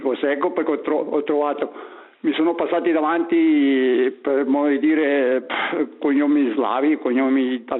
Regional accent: Switzerland; io sono nato in Svizzera, sono svizzero

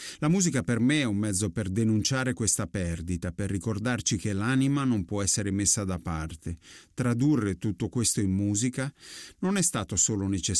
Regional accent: Emilia-Romagna, Italy; chiedo venia per la mia pronuncia del napoletano, del resto sono romagnolo

